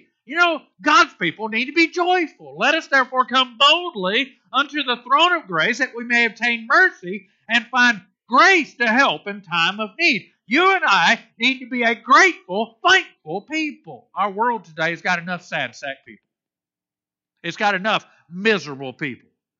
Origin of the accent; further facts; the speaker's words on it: Florida, United States; This time of the year in Indiana and growing up in Florida, it wasn't as distinct as it is here.